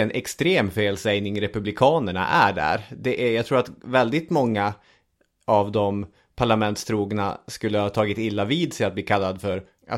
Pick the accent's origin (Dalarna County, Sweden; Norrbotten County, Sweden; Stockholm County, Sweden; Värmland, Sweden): Norrbotten County, Sweden; Arvidsjaur; jag växte upp i Arvidsjaur, det vet många som lyssnar. Och i Arvidsjaur så växer man ju upp i skuggan av regementet på något sätt.